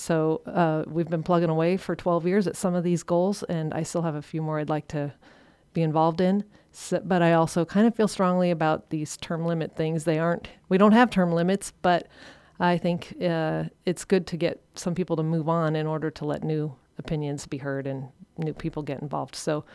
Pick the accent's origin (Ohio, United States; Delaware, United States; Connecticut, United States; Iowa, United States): Iowa, United States; Atlantic; I grew up here in Atlantic.